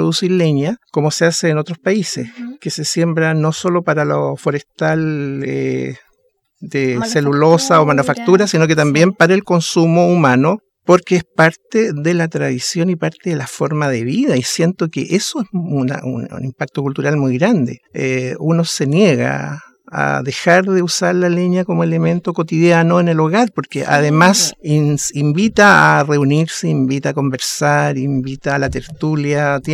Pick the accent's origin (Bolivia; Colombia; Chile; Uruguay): Chile; Valdivia, Los Ríos; Nuestra gastronomía tiene herencia tanto mapuche como alemana y como española. Tenemos una mixtura, y eso es lo valdiviano, lo que uno rescata.